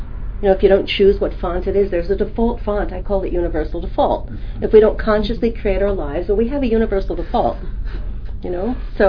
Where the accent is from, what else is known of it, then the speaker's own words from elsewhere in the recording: New York City, New York, United States; You know, I grew up in New York City. It's intense there.